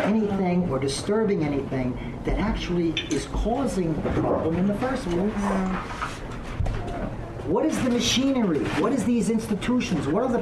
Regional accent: New York City, New York, United States; Recall that, I grew up in New York City. I was a student in the 60s and graduated high school in 71.

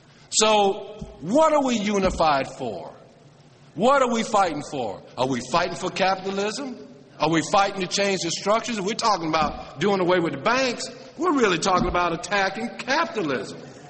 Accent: South Carolina, United States; And I grew up in South Carolina.

